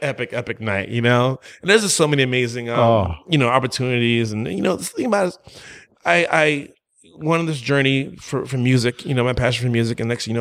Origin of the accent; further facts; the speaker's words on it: St. Croix, U.S. Virgin Islands; born there; Well, I was born in the Virgin Islands, uh-huh. in St. Croix, right?